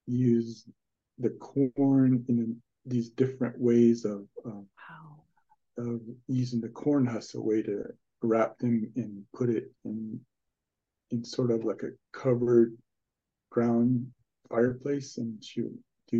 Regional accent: Black Mesa, Arizona, United States; 6 hours away from where I grew up in Black Mesa, so it's sort of like larger radius, a 500 radius.

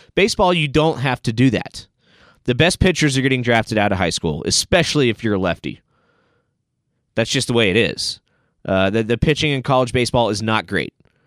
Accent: Kansas City, Missouri, United States; now in Phoenix, United States; I know it's been a terrible week in my hometown of Kansas City, but in my new home of Phoenix, Arizona, the temperatures are in the mid-70s

